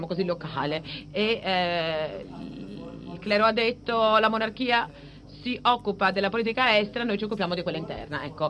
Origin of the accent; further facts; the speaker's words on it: Denmark; Italian is a second language; Io sono cresciuta in Danimarca